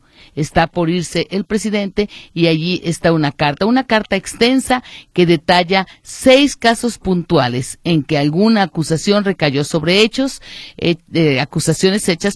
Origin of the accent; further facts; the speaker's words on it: Mexico; somos muchos mexicanos los que estamos viviendo aquí